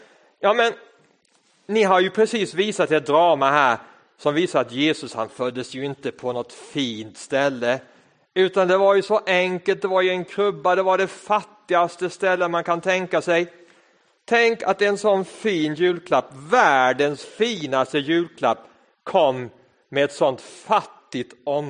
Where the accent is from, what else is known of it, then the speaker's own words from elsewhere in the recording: India; now in Sweden; När jag var barn så växte jag upp i ett annat land, i ett land som heter Indien.